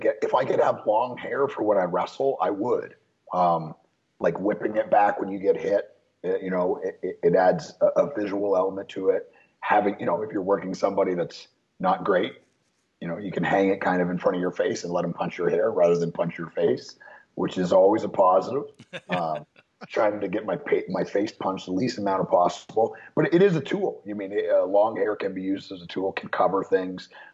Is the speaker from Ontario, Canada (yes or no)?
yes; Ontario, Canada; I grew up in Canada. I grew up closer to Detroit than Toronto